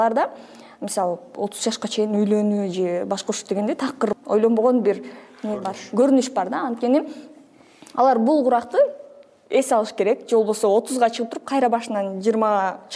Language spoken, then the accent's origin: Kyrgyz; Osh, Osh Region, Kyrgyzstan; Мен негизи Оштонмун.